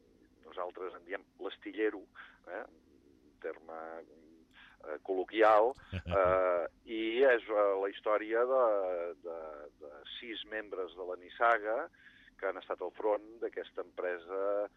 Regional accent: L'Escala, Catalonia, Spain; aspectes de la història del meu poble, de l'Escala

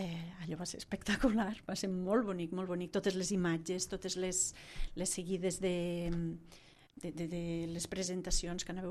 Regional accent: Tortosa, Catalonia, Spain; Jo sóc de Tortosa

